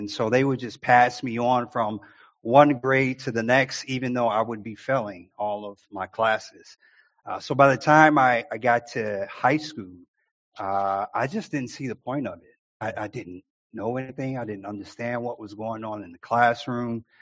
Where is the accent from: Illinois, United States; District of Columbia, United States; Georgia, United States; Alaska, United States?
Illinois, United States; Chicago; So I was born and raised in Chicago, and that's where I'm from, the Midwest.